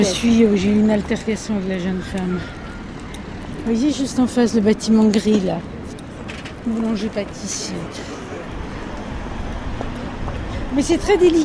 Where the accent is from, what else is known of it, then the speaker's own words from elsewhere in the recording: Brittany, France; Je viens de Bretagne, du Nord Finistère, donc une région extrêmement agricole.